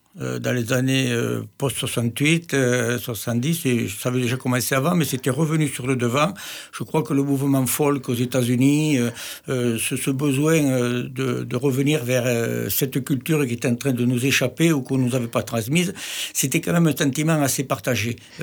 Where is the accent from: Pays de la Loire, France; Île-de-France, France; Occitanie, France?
Occitanie, France; born there; Et je suis né au Moulin, en bas, au bord de l'Aveyron, où on a un autre regard.